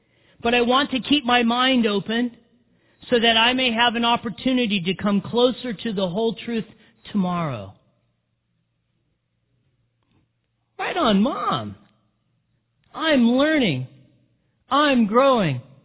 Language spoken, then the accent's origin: English; Big Bear, California, United States; A little shot at my hometown from the lady who lived in New York City.